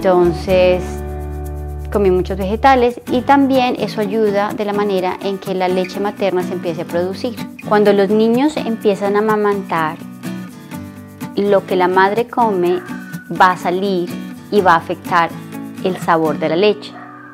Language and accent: Spanish; Colombia; moved away as an adult; now in New York, United States; Vivimos en el Hudson Valley. Hace 13 años me vine a vivir a Nueva York. Soy colombiana